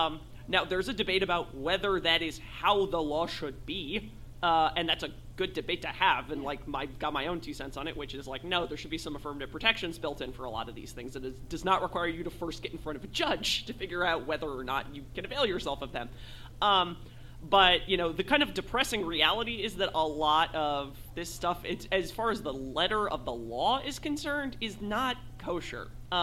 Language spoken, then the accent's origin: English; New Jersey, United States; I'm from New Jersey.